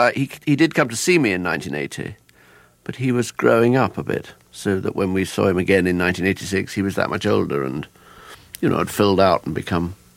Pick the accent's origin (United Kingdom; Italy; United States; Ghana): United Kingdom; Leicester, East Midlands; Oh, I'm from Leicester. You destroyed my childhood.